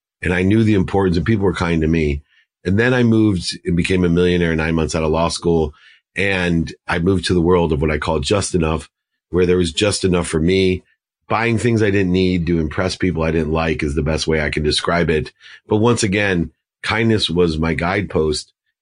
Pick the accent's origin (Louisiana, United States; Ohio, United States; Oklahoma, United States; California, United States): Ohio, United States; So the first was the world that I grew up in Northeast Ohio of not enough